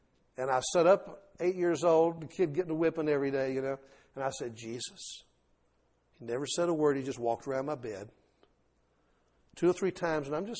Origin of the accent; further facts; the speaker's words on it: New Orleans, Louisiana, United States; also born or lived in Atlanta; I was born in Atlanta, but raised in New Orleans on Bourbon Street.